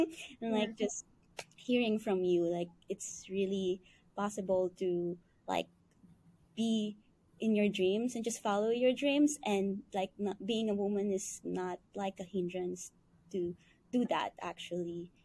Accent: Philippines; English is a second language; now in United States; because I'm from the Philippines and I went here for like culinary internship.

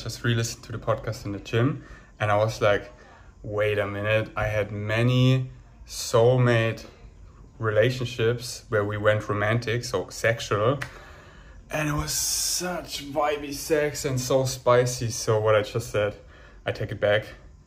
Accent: Germany; we have the same programming because we grew up in Germany

